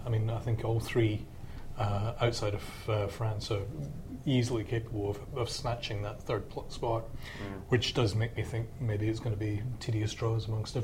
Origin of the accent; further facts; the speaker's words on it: Scotland, United Kingdom; You're talking to a Scot here who not got good memories of Peru.